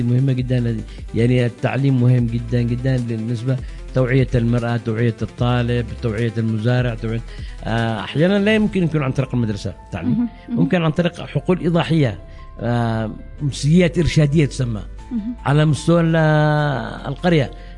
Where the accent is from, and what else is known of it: Yemen